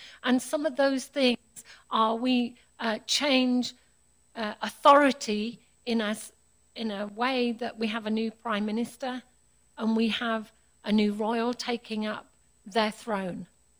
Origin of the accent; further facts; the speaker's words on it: United Kingdom; I'm a true Brit. I don't know about anyone else, but I am British through and through.